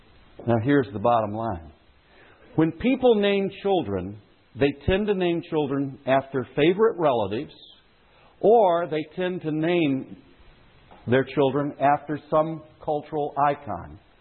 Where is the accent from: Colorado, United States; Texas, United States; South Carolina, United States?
South Carolina, United States; also born or lived in Pennsylvania / Kansas; I was raised in South Carolina. I studied in Pennsylvania, both Eastern and Western Pennsylvania, and I lived in Kansas.